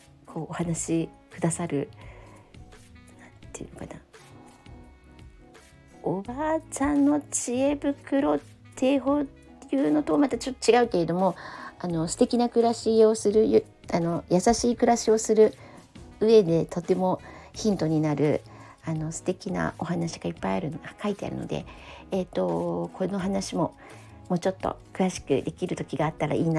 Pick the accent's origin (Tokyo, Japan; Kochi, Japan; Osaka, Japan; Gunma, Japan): Tokyo, Japan; 東横線沿線全然渋谷寄りで生まれ育ったので